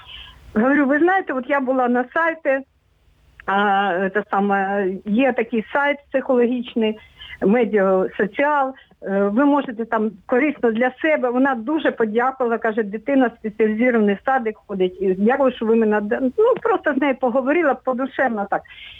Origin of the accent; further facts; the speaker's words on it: Kyiv, Ukraine; Я киянка.